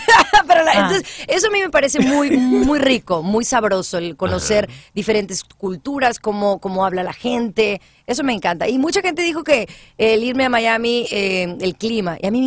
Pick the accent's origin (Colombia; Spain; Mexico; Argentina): Mexico; Jalisco; Pero yo, por ejemplo, que soy de Jalisco, me gusta una carne que se llama carne en su jugo.